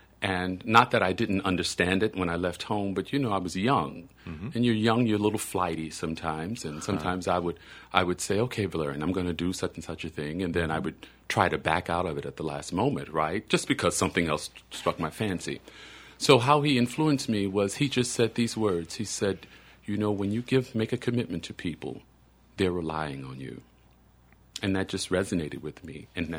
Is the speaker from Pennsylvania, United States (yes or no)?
no; Slidell, Louisiana, United States; also born or lived in New Orleans; I was born in New Orleans, but I grew up in Slidell.